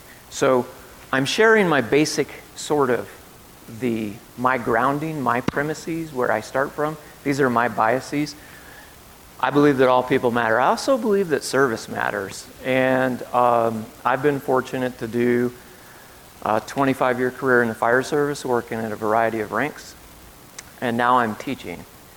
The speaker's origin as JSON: {"language": "English", "country": "Ireland", "said": "as I said, I'm Irish, I could go an hour and a half."}